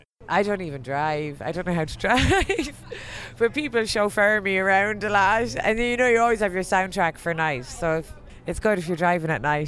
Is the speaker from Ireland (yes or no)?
yes; Galway, Connacht, Ireland; There was some festival on in my hometown in Galway